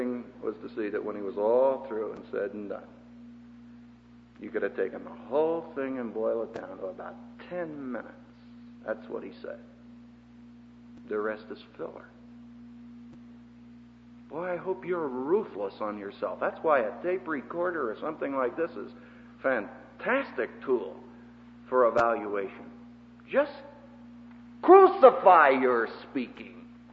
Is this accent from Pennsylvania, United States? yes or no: yes; Philadelphia, Pennsylvania, United States; I came from Philadelphia, and if you do, you know the problem.